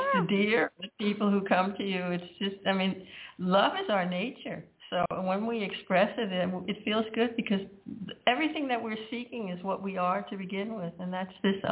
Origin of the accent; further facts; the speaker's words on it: Washington, District of Columbia, United States; I grew up in Washington, D.C., and my father was a very high man in the military